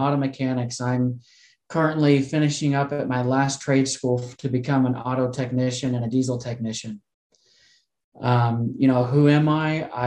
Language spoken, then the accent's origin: English; North Carolina, United States; I'm, you know, who I am. I'm from North Carolina originally.